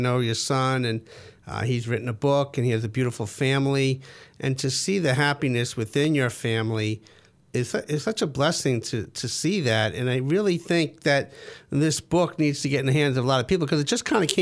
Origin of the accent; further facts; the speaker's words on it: New York, United States; I know what a stickball bat is. I'm from New York.